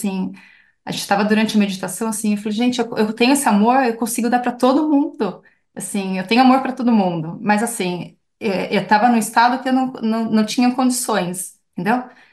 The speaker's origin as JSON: {"language": "Portuguese", "country": "Brazil", "said": "se eu falar que eu sou brasileira, já vão criar uma, já vem"}